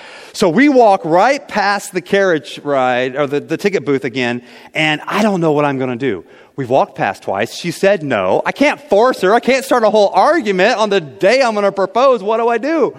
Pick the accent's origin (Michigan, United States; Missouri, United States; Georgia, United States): Missouri, United States; St. Joseph; We grew up here in St. Joe.